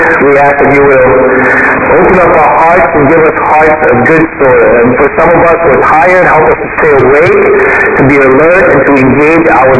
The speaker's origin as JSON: {"language": "English", "town": "Fairfax", "region": "Virginia", "country": "United States", "tie": "born or raised there", "said": "Okay, I grew up in Fairfax, Virginia. It's close to D.C."}